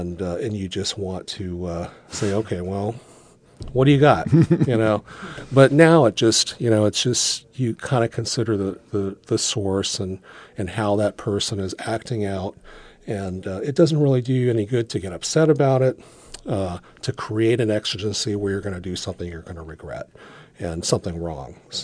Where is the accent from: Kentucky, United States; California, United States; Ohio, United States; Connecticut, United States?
California, United States; also born or lived in Berkeley / Oakland; I was born in East L.A., and I lived, I actually grew up in motels. And so... we had moved from town to town all over California and ended up, lived in Berkeley, lived in Oakland.